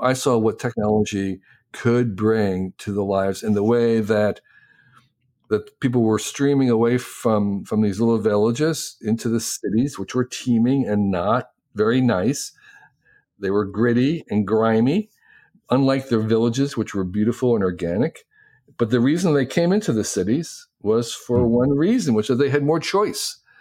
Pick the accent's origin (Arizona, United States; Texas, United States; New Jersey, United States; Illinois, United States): New Jersey, United States; there was a transparency that was uncommon for growing up in New Jersey, which was a sense of privacy being very, very different.